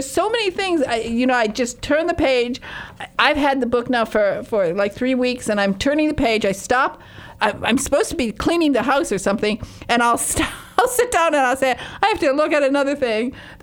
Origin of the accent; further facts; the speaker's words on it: United States; Now, being an American, I had no idea what Calvados was